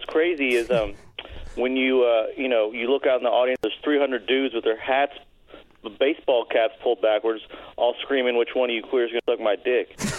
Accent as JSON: {"language": "English", "region": "Kentucky", "country": "United States", "tie": "born or raised there", "said": "You know, growing up in Kentucky, we had WGN."}